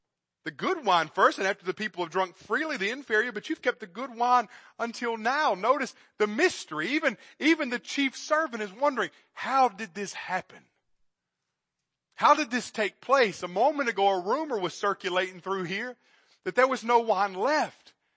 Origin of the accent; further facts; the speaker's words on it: York, South Carolina, United States; I'll tell you, I'm from York, South Carolina.